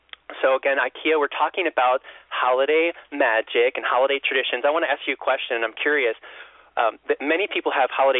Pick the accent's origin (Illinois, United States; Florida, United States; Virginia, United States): Illinois, United States; Chicago; You know, like for me, like I'm from Chicago, and you know that.